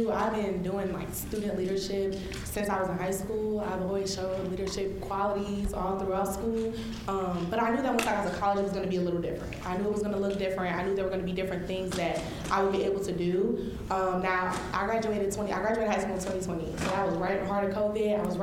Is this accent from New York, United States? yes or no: yes; New York, United States; I'm from New York. I'm here, single parent household, shout out my mom.